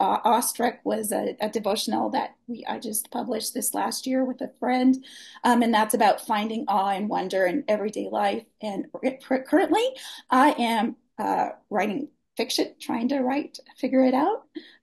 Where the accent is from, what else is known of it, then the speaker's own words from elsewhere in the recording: Minnesota, United States; also born or lived in Norway / Sweden; now in St. Louis, United States; So my parents were missionaries in Norway and Sweden. So I was raised in Scandinavia. But I tell people I'm from Minnesota. And about 6 years ago, I tell my family that I chose the bigger life and I moved to St. Louis.